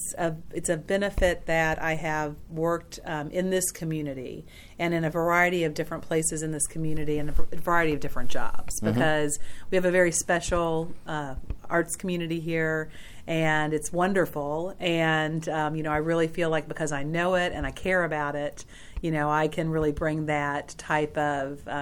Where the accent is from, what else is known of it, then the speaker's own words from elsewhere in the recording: Louisville, Kentucky, United States; I grew up here in Louisville, and I always loved classical music